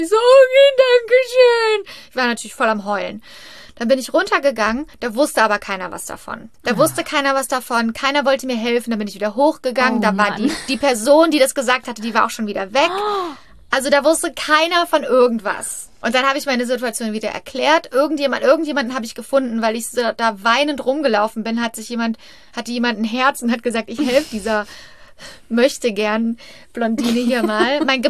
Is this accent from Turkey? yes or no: no; Germany; now in United States; Ich bin ja Deutsche. Also ich hab eine amerikanische Green Card, aber einen deutschen Reisepass.